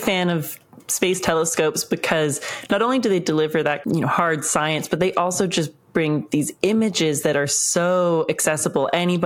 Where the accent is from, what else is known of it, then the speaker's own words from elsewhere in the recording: Canada; I'm Canadian.